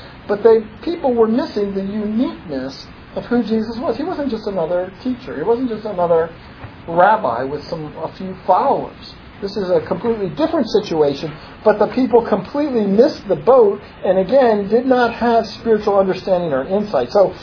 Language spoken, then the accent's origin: English; Pennsylvania, United States; I grew up outside Philadelphia, so I'm going right down.